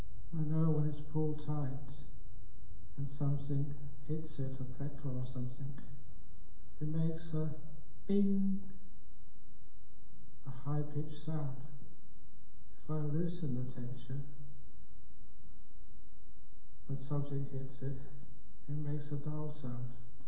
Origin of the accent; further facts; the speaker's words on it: Acton, London, United Kingdom; When I was growing up in West London, in Acton